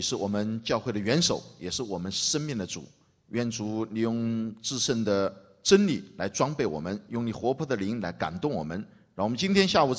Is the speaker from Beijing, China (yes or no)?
no; Wuhan, Hubei, China; 我是这个在武汉基本上算是土生土长的基本上从小在武汉长大